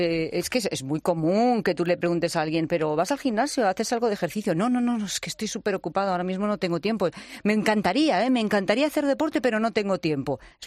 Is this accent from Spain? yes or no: yes; Spain; somos los españoles